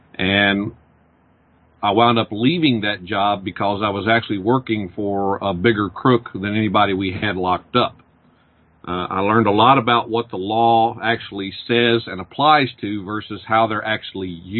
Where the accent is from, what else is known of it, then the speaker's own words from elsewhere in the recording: Nacogdoches, Texas, United States; So I ran a computer business also for several years in my hometown of Nacogdoches